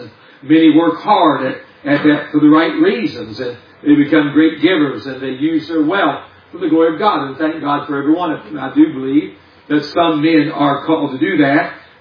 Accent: West Virginia, United States; I'm from West Virginia. We follow both sides of Mason Dixon.

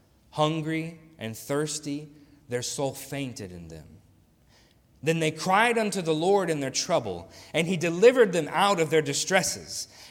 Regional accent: West Virginia, United States; also born or lived in Tennessee / Kentucky; I grew up in West Virginia. I've lived in Tennessee, lived in Kentucky.

